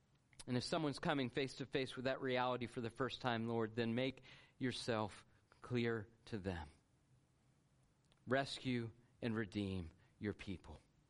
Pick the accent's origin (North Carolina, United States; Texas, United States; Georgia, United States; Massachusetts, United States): Georgia, United States; I was raised in Georgia. I went to the University of Georgia.